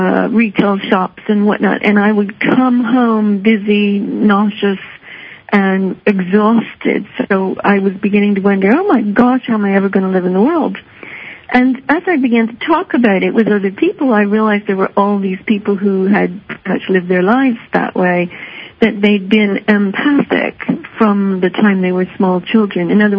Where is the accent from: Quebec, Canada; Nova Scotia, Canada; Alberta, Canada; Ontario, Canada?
Ontario, Canada; moved away as an adult; also born or lived in United States; now in United Kingdom; Yes, I'm from Ontario, just a little bit south of Ottawa, actually. That's where I grew up, and then I worked in Toronto and Ottawa, and then moved to the States for 7 years, and I've now been in the UK for 11 years